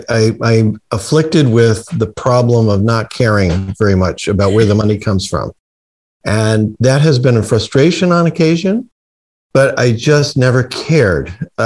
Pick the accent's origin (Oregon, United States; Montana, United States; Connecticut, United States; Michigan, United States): Connecticut, United States; New London; I grew up in New London, Connecticut, so I wasn't afraid of being in New York